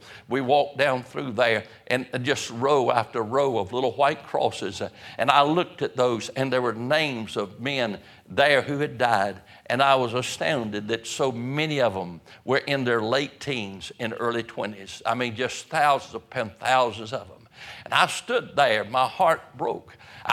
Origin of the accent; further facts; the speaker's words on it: United States; But my dear friend, I'm glad that I'm an American.